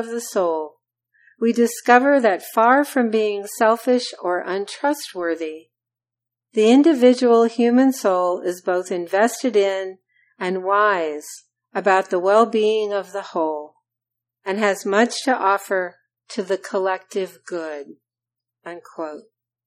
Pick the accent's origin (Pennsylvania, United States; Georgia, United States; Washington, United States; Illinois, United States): Illinois, United States; now in Los Angeles County, United States; I grew up in Southern Illinois, and they were the closest team, deep rivals of the Chicago Cubs.